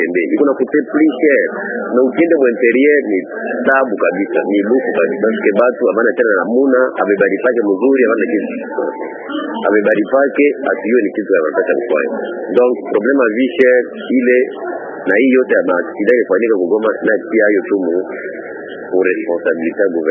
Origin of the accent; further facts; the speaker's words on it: Goma, North Kivu, DR Congo; mi natokea Goma.